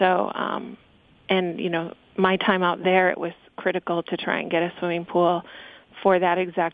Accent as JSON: {"language": "English", "region": "Alaska", "country": "United States", "said": "I came from Western Alaska, which is about 50% of our students come from Western Alaska"}